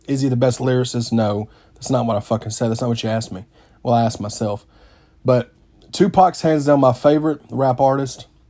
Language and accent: English; the South, United States; accent: Southern; I'm from the South, and you can say it, you can hear it when I talk out of my mouth. Okay, I'm from the South, dadgummit.